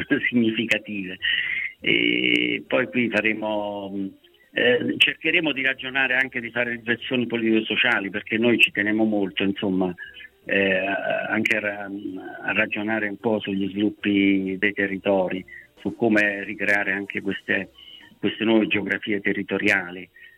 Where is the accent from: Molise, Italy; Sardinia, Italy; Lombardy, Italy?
Molise, Italy; Trivento; Trivento, che è il mio paese.